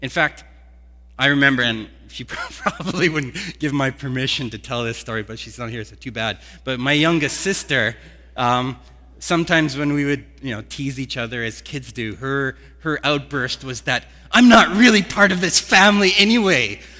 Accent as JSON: {"language": "English", "country": "Canada", "said": "And of course, as a Canadian, how could you not include, right?"}